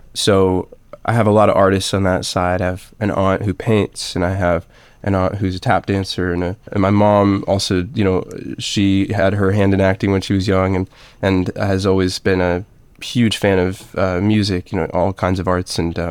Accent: Massachusetts, United States; I grew up in the Berkshires, which was, I mean, it's literally created most of what I am because it's such a hub for the arts.

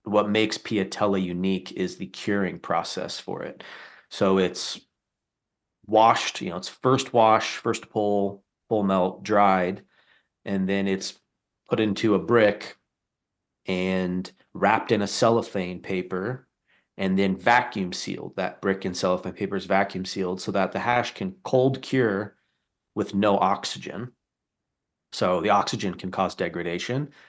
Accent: United States; I will admit I felt a little bit of guilt as an American

